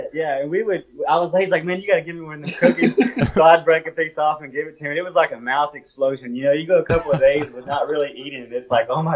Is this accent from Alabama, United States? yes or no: no; Texas, United States; we're from Texas, so it's hot, you know, so we're used to heat.